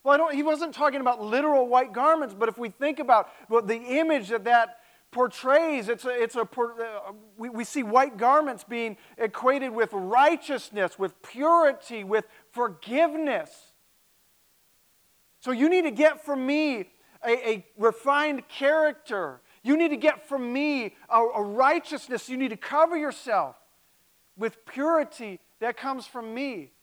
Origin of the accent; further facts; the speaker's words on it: Mosinee, Wisconsin, United States; I grew up in Mosinee, and man, they got a lot of it's on a river.